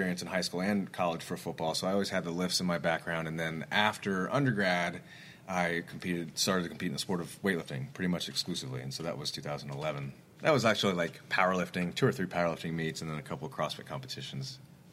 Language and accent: English; Jeffersonville, Indiana, United States; I actually fly back to my hometown this weekend. I'm going to get it.